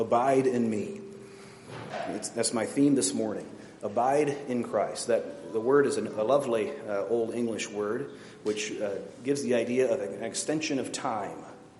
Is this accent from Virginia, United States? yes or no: yes; Virginia, United States; I'm from Virginia, you're from Texas